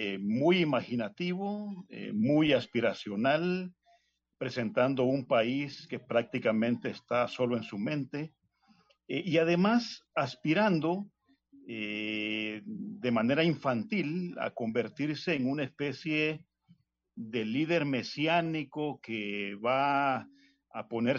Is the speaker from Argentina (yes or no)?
no; El Salvador; a mí me da un poco de vergüenza como salvadoreño que mi presidente